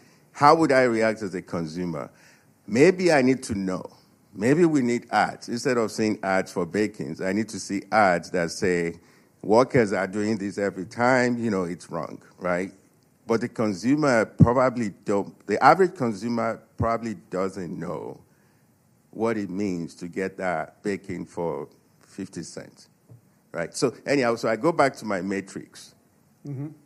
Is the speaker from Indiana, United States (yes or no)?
no; Texas, United States; I'm from Texas, just so if I ask something that goes off track, that's why.